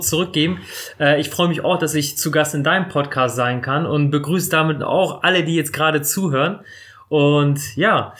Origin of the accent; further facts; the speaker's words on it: Bremerhaven, Bremen, Germany; also ich bin mit 2 Jahren nach Deutschland gekommen und dann direkt nach Bremerhaven. In Bremerhaven aufgewachsen, studiert und irgendwann mal weggezogen.